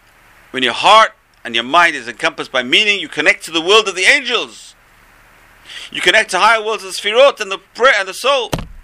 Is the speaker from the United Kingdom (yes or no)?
yes; United Kingdom; I know, because I'm British.